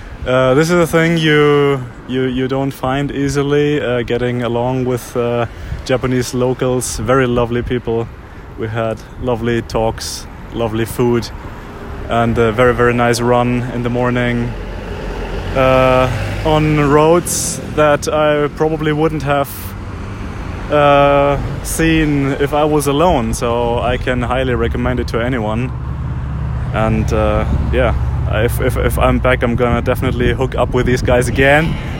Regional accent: Munich, Bavaria, Germany; from Germany, Munich.

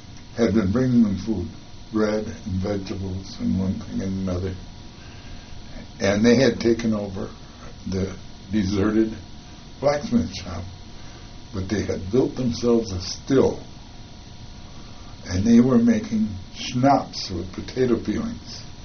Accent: Minnesota, United States; I'm from Minnesota, so I'm a cowboy.

